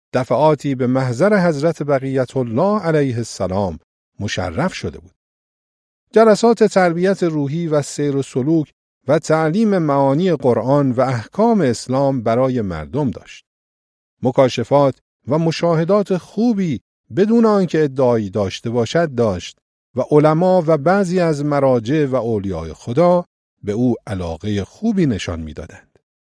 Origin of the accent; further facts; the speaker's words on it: Mashhad, Razavi Khorasan, Iran; born there; من در سال 1314 هجری شمسی در مشهد مقدس در بالا خیابان کوچه زردی متولد شدم. پدرم به دیانت و سواد معروف بود و اصالتاً مشهدی بود. مادرم اهل تهران